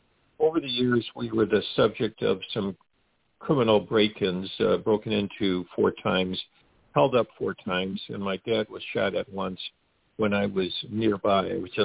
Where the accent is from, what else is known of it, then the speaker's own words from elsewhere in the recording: Detroit, Michigan, United States; born there; Okay, well, I was born in Detroit, Michigan in 1947.